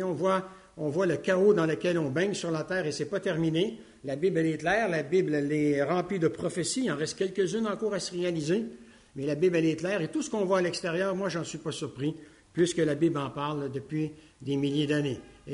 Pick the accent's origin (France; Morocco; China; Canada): Canada; je dois dire qu'en tant que Canadien-Français